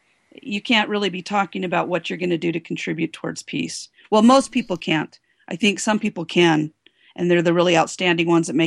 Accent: United States; And it was when I realized that being American didn't mean I was going to be safe.

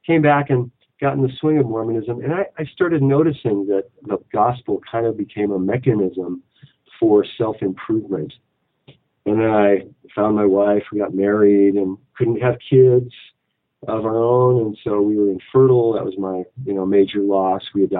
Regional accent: Midwest, United States; I grew up in the Midwest as a practicing and devout Roman Catholic.

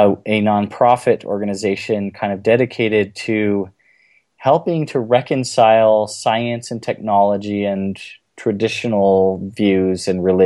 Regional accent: Provo, Utah, United States; I grew up in Provo, Utah, attended BYU, started out as a music major

